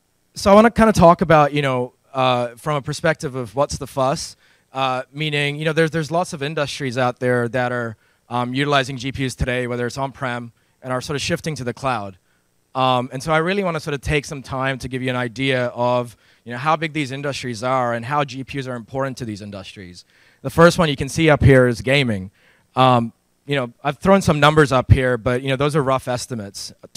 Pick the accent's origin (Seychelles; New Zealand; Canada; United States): New Zealand; I'm a Kiwi. That's basically slang for or a term for someone from New Zealand.